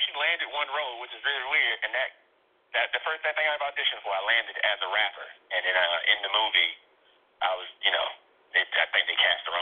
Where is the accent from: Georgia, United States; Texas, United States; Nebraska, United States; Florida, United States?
Georgia, United States; I'm from Georgia originally, right?